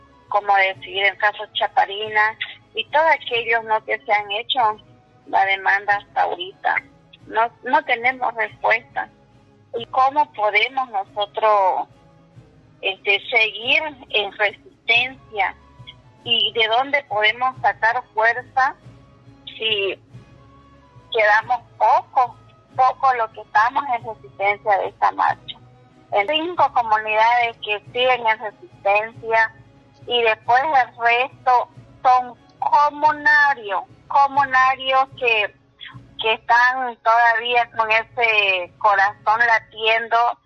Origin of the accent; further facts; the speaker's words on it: Sécure Bajo, Bolivia; nosotros que somos comunarios de Sécure Bajo.